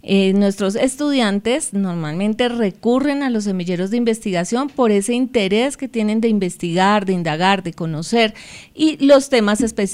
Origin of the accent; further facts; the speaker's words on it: Colombia; Eso nos hace sentir orgullosas como mujeres colombianas